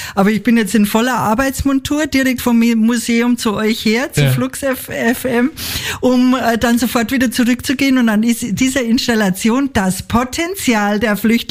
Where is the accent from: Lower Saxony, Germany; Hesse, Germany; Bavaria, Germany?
Bavaria, Germany; Munich; Das ist so eine Misserfolgsstory in Berlin, die mir als Münchnerin überhaupt nicht nachvollziehbar ist.